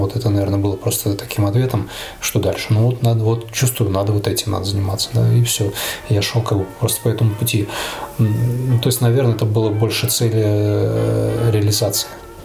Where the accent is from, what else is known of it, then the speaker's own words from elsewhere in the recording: Latvia; also born or lived in Riga / Belarus; Родился я в Риге, но в 2 года мои родители разошлись, и моя мама перевезла меня в Беларусь. И там я ходил в садик 2 года, наверное, и 3 года, первые 3 класса в Беларуси школу начинал. А потом мама вышла 2-й раз замуж и забрала меня в Латвию обратно.